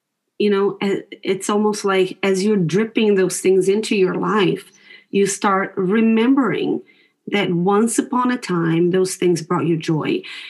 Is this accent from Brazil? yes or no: yes; Brazil; now in New Zealand; So living in New Zealand, I'm originally from Brazil, and in Brazil, I wouldn't have this financial support